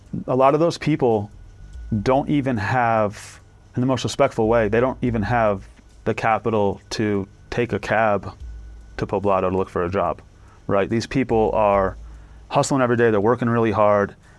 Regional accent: Connecticut, United States; now in Chicago, United States; And for me, growing up in Connecticut, right, and living the last 15 years in Chicago, although I had been to Iraq

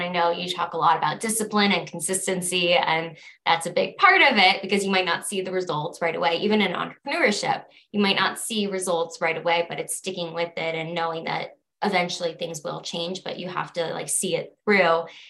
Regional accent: Florida, United States; I'm from Florida and like cold and I don't get along very well.

